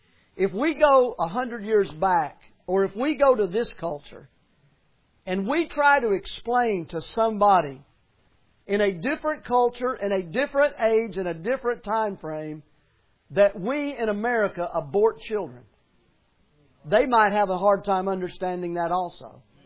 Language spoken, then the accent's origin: English; the South, United States; Now, just so you'll know, I'm from the South, and I do not have an accent.